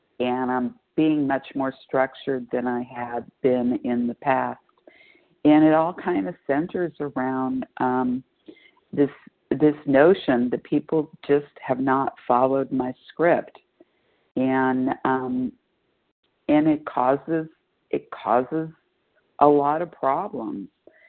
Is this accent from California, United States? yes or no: yes; California, United States; I am from Southern California.